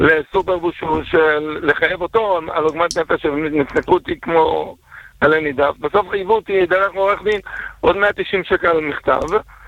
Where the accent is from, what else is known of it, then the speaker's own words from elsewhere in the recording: Bnei Brak, Tel Aviv District, Israel; אבל אני לא בירושלים, ואני בני ברקי